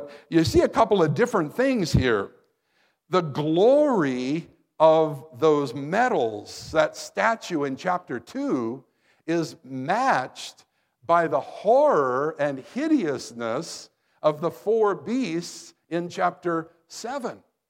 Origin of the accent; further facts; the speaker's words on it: United States; because you Russians were going to kill us Americans. And we were afraid as little kids growing up.